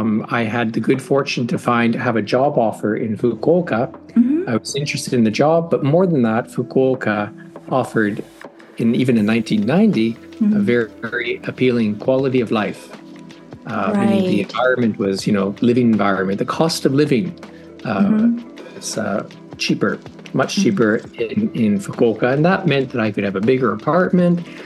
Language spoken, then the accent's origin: English; Toronto, Ontario, Canada; moved away as an adult; now in Japan; I'm from Canada. I'm from Toronto. And I've lived in Japan a long time. I stopped counting, but about 35 years.